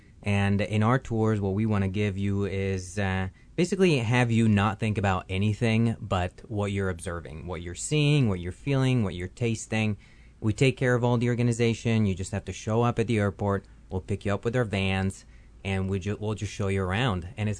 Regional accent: Italy; English is a second language; moved away as an adult; now in Kansas City, United States; I come from Italy. I moved to the United States in 2018, and I tried all the Italian restaurants in Kansas City

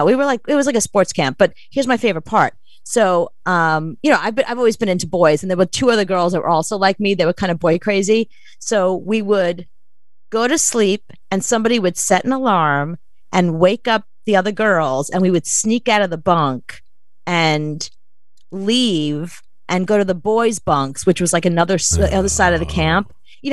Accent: New York City, New York, United States; No, because I was really mature. I was from New York City.

